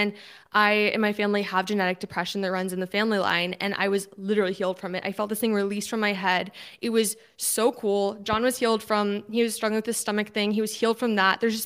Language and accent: English; Texas, United States; when I grew up in Texas, I went to this Southern Baptist church